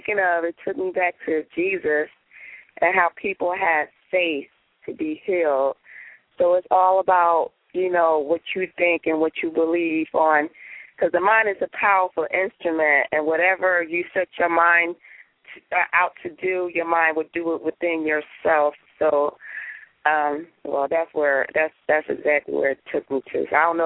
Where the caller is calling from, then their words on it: United States; Washington.